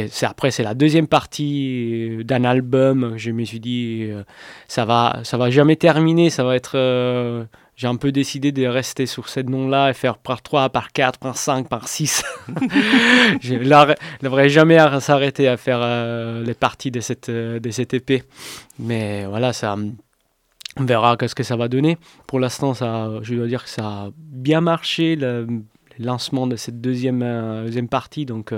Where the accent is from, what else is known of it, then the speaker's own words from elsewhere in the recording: Sicily, Italy; French is a second language; now in Grenoble, France; Non, je viens de la Sicile.